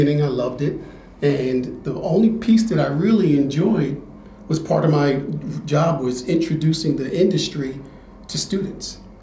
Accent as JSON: {"language": "English", "town": "New York City", "region": "New York", "country": "United States", "tie": "born or raised there", "moved": "as an adult", "lives_now": "Fort Collins, United States", "said": "I'm not from Fort Collins. I grew up in New York City, in New York."}